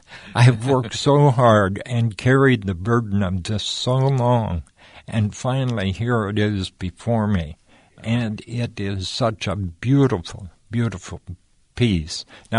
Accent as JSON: {"language": "English", "region": "Nebraska", "country": "United States", "tie": "born or raised there", "also_born_or_lived": "Wyoming", "moved": "yes", "said": "No, I grew up in Nebraska, but then moved to Wyoming."}